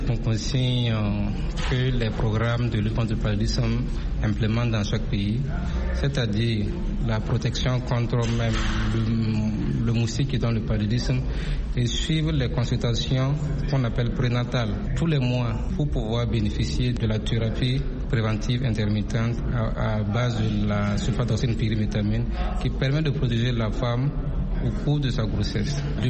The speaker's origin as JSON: {"language": "French", "country": "Burkina Faso"}